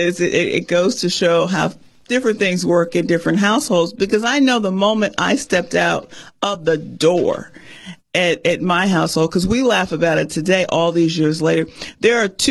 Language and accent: English; New Jersey, United States; But the suit in New Jersey, and again, this is my home state, and I can't believe it.